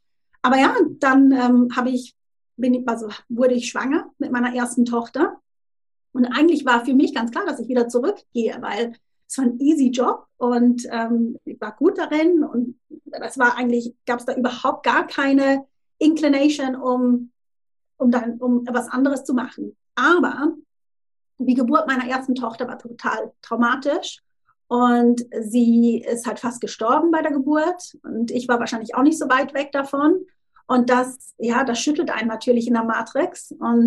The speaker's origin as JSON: {"language": "German", "country": "Switzerland", "lives_now": "Tunbridge Wells, United Kingdom", "said": "ich bin Schweizerin und ich habe ja schon gesagt, Mutter von zwei Kindern, lebe mit meiner Familie in England, in Südengland, und zwar in Tunbridge Wells."}